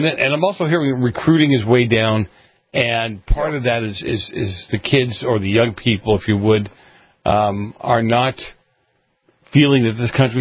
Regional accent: Boston, Massachusetts, United States; now in California, United States; Okay, I'm from Boston. I'm an old-time real beef bologna lover, okay?

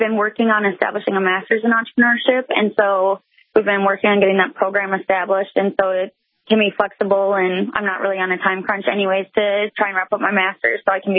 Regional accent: Lakeville, Minnesota, United States; moved away as an adult; now in Grand Forks, United States; I live in Grand Forks, North Dakota right now. I'm originally from Lakeville, Minnesota. So I came up here for college 6 years ago, which has flown by.

